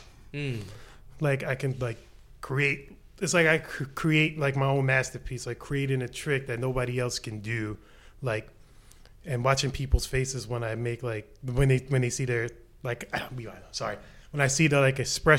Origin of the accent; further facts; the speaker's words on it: The Bronx, New York, United States; You know, I'm from the Bronx, born and raised